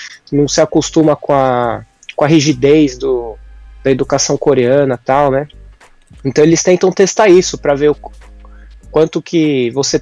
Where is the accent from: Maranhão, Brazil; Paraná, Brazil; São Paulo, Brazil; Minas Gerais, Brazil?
São Paulo, Brazil; moved away as an adult; now in South Korea; eu sou de São Paulo e eu vim para a Coreia em 2012, numa bolsa do governo coreano, né?